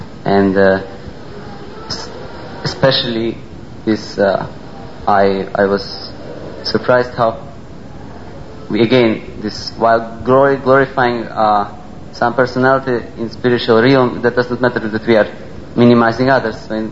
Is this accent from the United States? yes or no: no; Latvia; English is a second language; now in India; because I'm not from India, I'm from Latvia, but I came here